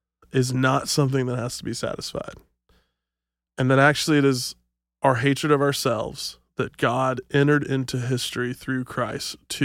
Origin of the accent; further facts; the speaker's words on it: Nashville, Tennessee, United States; I grew up in Nashville.